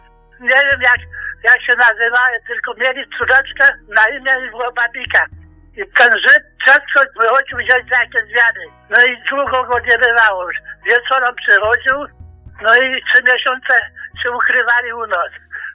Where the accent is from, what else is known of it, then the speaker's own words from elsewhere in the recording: Piwniczna, Lesser Poland, Poland; Ja pochodzę rodem z Piwnicznej, pod Bukowiec, taką wioska pod Radziejową. U nas dom taki był na boku, taka polana w lesie. … Nas było dzieci siedmioro i rodzice.